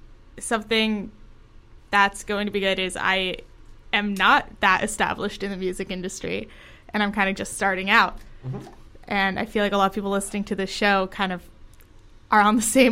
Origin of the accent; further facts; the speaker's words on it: Los Angeles, California, United States; like if I kind of grew up in any place other than LA, which I got very lucky